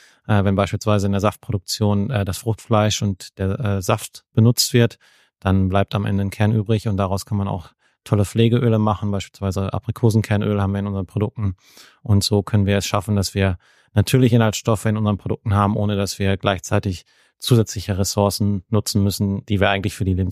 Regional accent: North Rhine-Westphalia, Germany; Und insofern ist es dann auch OWL geworden, zum Glück. Meine Heimat

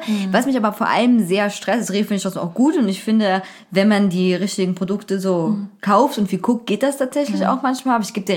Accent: Zwickau, Saxony, Germany; Also bei uns in Zwickau war es auch mal so Klobus.

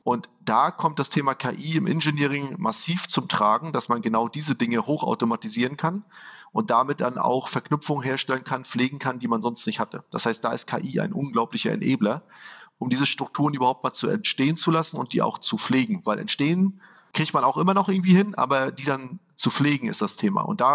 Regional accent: Northern Germany, Germany; ich bin Norddeutscher

